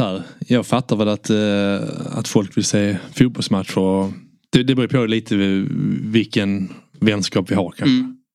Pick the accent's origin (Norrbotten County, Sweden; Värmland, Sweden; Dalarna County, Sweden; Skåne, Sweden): Skåne, Sweden; Landskrona; now in Stockholm, Sweden; de närmaste kompisarna jag har är från Skåne, från Landskrona där jag är ifrån.